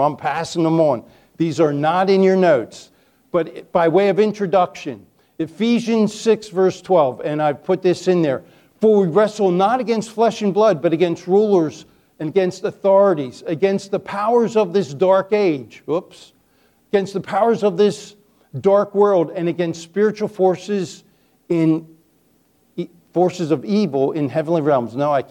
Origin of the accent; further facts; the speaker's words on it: Chesapeake Bay, United States; Now, I grew up on the Chesapeake Bay. I kind of like storms because you get big waves in storms.